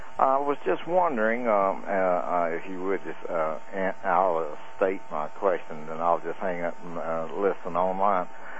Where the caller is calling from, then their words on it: North Carolina, United States; in North Carolina, Kevin.